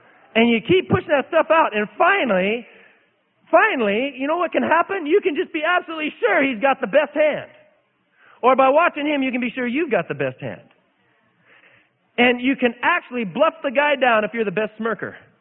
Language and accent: English; Idaho, United States; Now, I grew up in Idaho, and we saw badgers, and you kept a safe distance from badgers.